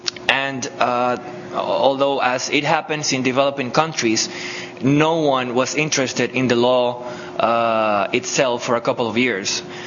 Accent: Dominican Republic; I am from the Dominican Republic.

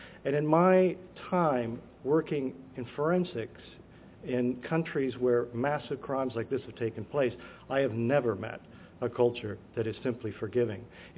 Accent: Berkeley, California, United States; I'm from Berkeley and we don't wear suits an awful lot

